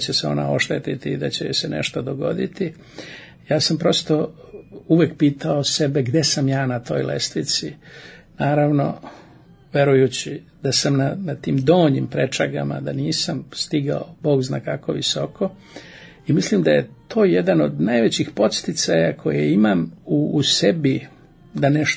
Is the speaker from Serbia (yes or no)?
yes; Serbia; I ja sam neki Srbin negde na svetu